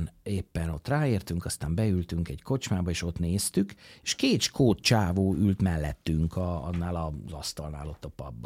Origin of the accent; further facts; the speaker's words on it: Hungary; És aztán mondtam nekik, hogy hát mi Magyarországról jöttünk, és hát, hogy persze, tudjuk, Szoboszlai.